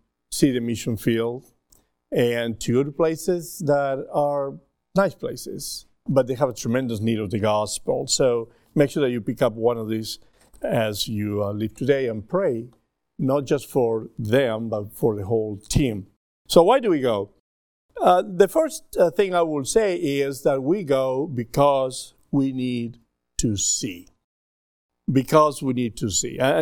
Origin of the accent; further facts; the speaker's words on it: Peru; born there; English is a second language; I was born in Peru in South America, and I got saved when I was in high school.